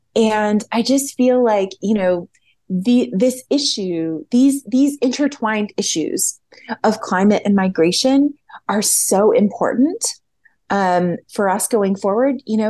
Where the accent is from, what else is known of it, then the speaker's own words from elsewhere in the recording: United States; it's hard for me as an American who has been raised in this kind of anti-migration, among like anti-migration rhetoric.